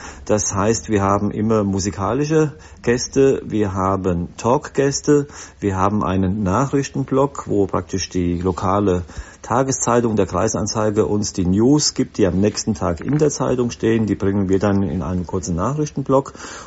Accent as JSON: {"language": "German", "region": "Hesse", "country": "Germany", "tie": "born or raised there", "said": "Die Wetterau ist meine Heimat. Hier bin ich groß geworden."}